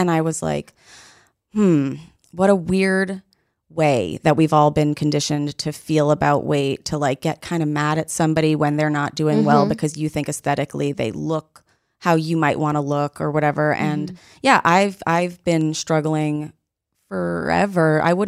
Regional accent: New York City, New York, United States; I grew up doing ballet. I grew up in New York City.

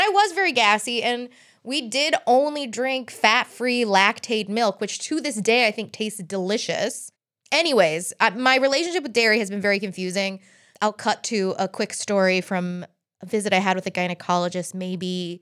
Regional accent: Southern United States, United States; As a Southerner, you're not supposed to say fart.

